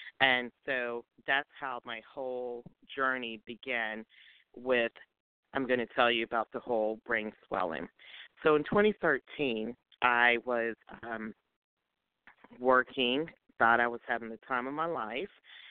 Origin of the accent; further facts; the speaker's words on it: Belgium; also born or lived in Germany / Panama; Well, I'm the product of a NATO child. I grew up in Belgium, mostly in the 80s. And I've lived in Belgium, Germany, and in Panama. My mom is from Panama.